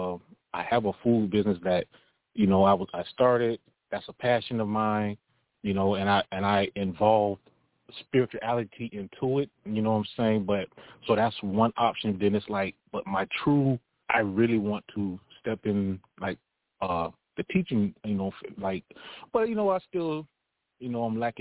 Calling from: Clearwater, Florida, United States; Clearwater, Florida.

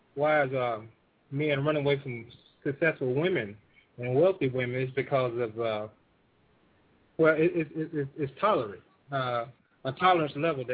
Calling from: Atlanta, Georgia, United States; I'm calling from Atlanta. I'm using my Skype to call you guys.

